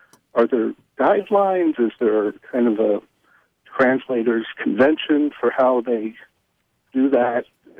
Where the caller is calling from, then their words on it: Milwaukee, Wisconsin, United States; I'm calling from Milwaukee.